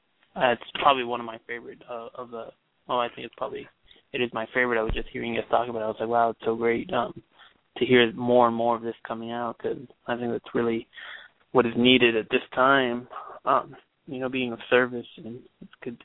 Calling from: Florida, United States; I'm from Florida.

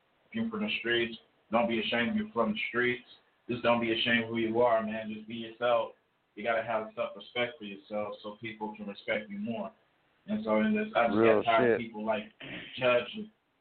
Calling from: Tulsa, Oklahoma, United States; from Tulsa, Oklahoma.

